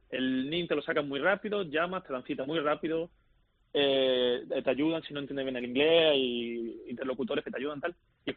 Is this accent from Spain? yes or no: yes; Málaga, Andalusia, Spain; Yo soy de Málaga, del norte del sur de España, perdón